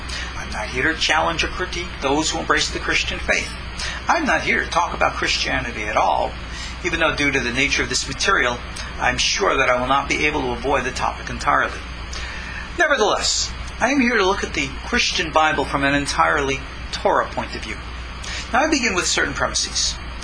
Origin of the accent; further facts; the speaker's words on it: Long Island, New York, United States; in my hometown on Long Island.